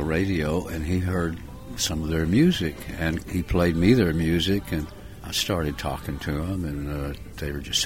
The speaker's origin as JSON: {"language": "English", "town": "Abbott", "region": "Texas", "country": "United States", "tie": "born or raised there", "said": "I became aware of that fact from my hometown in Abbott, Texas, where I grew up. I worked on the farms and ranches around there when I was growing up, trying to make some school money."}